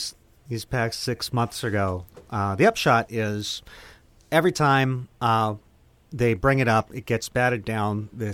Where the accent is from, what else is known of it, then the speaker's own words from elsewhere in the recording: Texas, United States; I'm a dude from Texas.